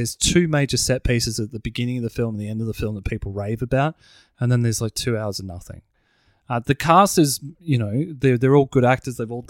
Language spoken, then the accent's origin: English; Broadmeadows, Victoria, Australia; We grew up in Broadmeadows, and I know we didn't have much more than that to do.